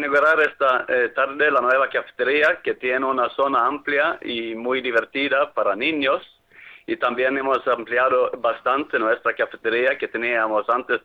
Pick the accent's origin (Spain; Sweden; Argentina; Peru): Sweden; Y como soy sueco, tengo un apellido un poquito diferente